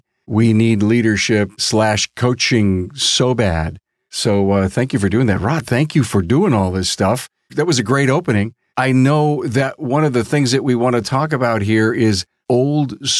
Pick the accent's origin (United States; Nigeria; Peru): United States; Buffalo, New York; I'm from Buffalo. I went to a Buffalo Bills summer camp and was on the sidelines.